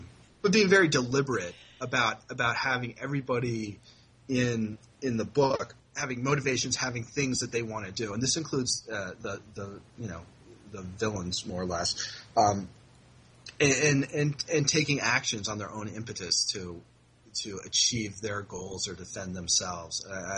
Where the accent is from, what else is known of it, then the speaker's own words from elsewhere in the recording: Syracuse, New York, United States; I grew up in Syracuse, which is a very sort of ethnically diverse city, and a lot of people from Eastern Europe and different Eastern European countries.